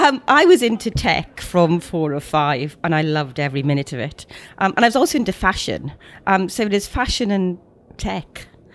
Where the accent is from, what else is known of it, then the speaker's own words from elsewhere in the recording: Wales, United Kingdom; I grew up in South Wales in the UK. I went to the local school. I was an only child of sort of older parents